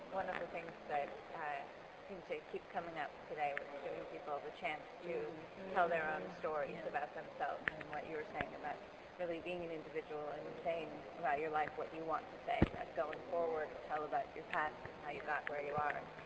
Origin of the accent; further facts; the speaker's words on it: Boston, Massachusetts, United States; from Boston.